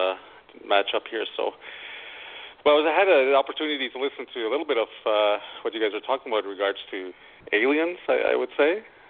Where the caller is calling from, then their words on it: Lethbridge, Alberta, Canada; I'm calling from Lethbridge, Alberta, Canada.